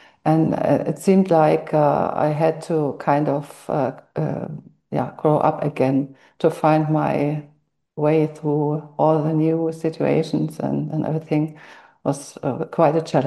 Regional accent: eastern Germany, Germany; Yes, I grew up in Eastern Germany. So, and then when I was 19, so then I was in the middle of my of studying mathematics in Eastern Germany, and there was the wall came down.

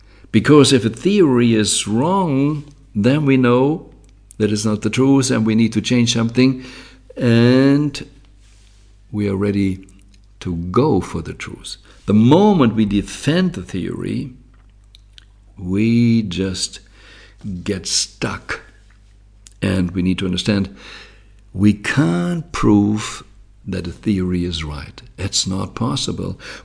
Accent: Germany; I grew up in Germany, as you know, and the first train we had was from Fürth to Nuremberg.

